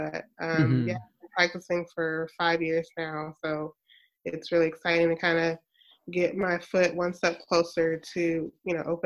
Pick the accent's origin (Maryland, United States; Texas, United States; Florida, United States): Texas, United States; Dallas; Yeah, so you know, like I mentioned, I grew up here in Dallas, and I went to SMU for undergrad.